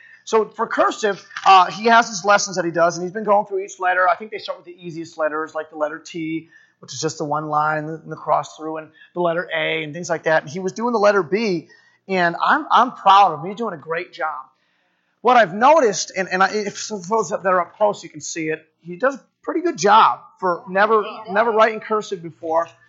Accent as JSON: {"language": "English", "region": "Massachusetts", "country": "United States", "tie": "born or raised there", "said": "I learned it in Christian Academy growing up in Massachusetts."}